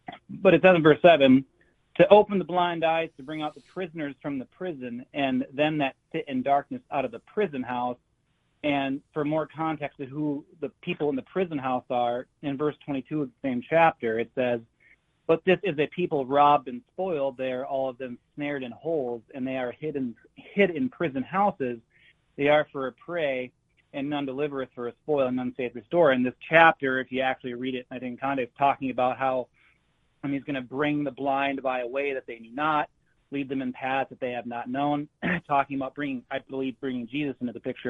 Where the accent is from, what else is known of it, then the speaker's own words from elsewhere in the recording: Rice Lake, Wisconsin, United States; I'm from Rice Lake, Wisconsin.